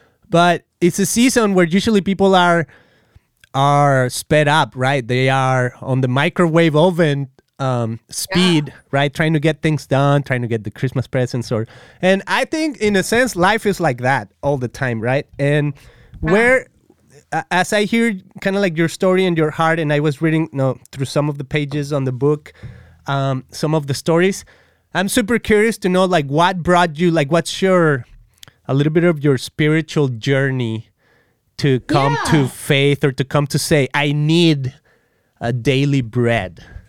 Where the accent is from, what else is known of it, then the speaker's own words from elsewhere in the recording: Guadalajara, Jalisco, Mexico; So I'm from Guadalajara, yeah. Mexico, and it's kind of like central Mexico and to the west.